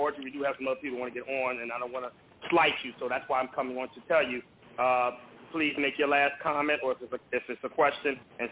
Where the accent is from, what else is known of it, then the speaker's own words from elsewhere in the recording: California, United States; We're from California, and I said I wasn't going to get on this program